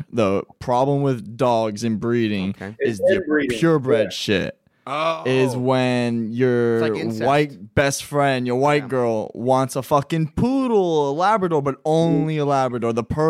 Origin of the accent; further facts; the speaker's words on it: Florida, United States; All jokes aside, I'm from South Florida. I talked like that.